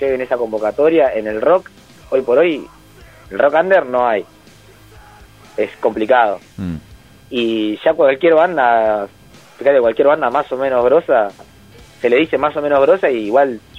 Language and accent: Spanish; General Rodríguez, Buenos Aires Province, Argentina; nosotros somos de General Rodríguez.